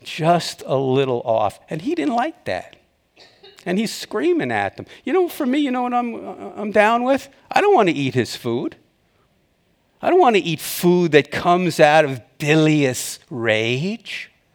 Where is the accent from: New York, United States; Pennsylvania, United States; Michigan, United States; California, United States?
New York, United States; Queens; I'm from Queens, New York. That means destroy.